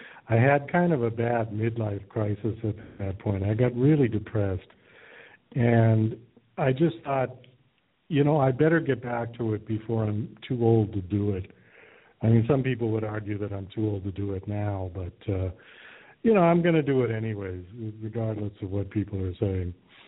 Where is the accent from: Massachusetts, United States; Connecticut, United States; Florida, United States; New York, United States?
Massachusetts, United States; Boston; now in Thailand; I'm originally from Boston, and right now I'm actually in Thailand, where I'd set up my studio and a house here.